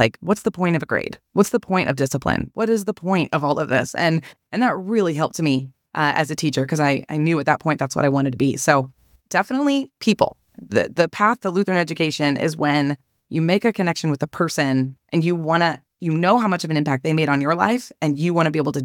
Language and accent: English; Seward, Nebraska, United States; because I grew up in Seward as my dad was in that community already.